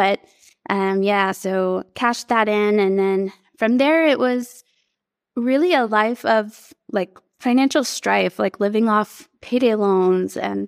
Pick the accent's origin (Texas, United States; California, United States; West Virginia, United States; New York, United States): Texas, United States; Yeah, I grew up here in Texas, and my family, my granddad worked until, you know, his last day on earth.